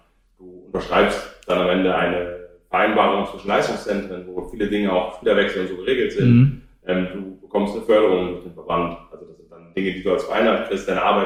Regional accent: Lower Saxony, Germany; Ich komme aus der Grafschaft Bellheim ursprünglich

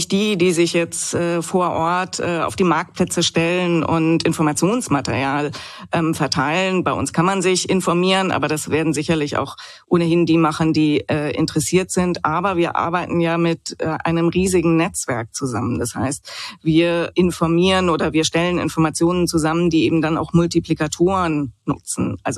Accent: Southern Germany, Germany; ich komme aus Süddeutschland

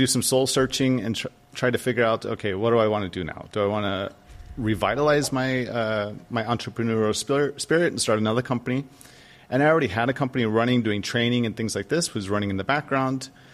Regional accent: Arizona, United States; because I grew up in Arizona, and basically I joined the U.S. Air Force because I want to go see the world.

